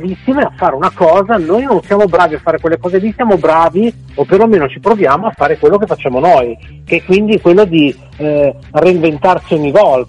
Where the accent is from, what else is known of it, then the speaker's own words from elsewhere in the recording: Genoa, Liguria, Italy; Ah, sì, siamo di Genova, ecco.